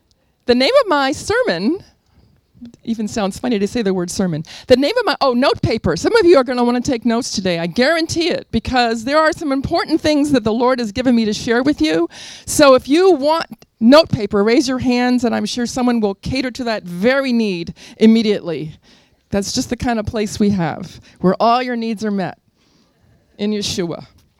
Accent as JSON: {"language": "English", "town": "Richmond", "region": "Virginia", "country": "United States", "tie": "born or raised there", "said": "I grew up in Richmond, Virginia"}